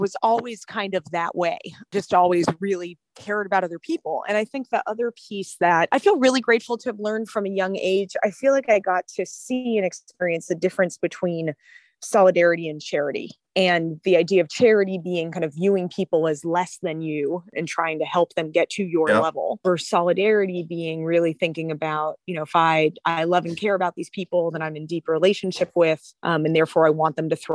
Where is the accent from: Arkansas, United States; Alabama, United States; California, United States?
California, United States; Los Angeles; I grew up in Los Angeles, which is a very large and segregated city, both racially and economically.